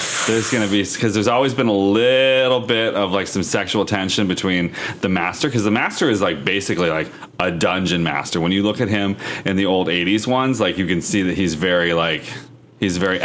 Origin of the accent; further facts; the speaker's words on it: Pennsylvania, United States; I was with an old girlfriend recently in my hometown of Pennsylvania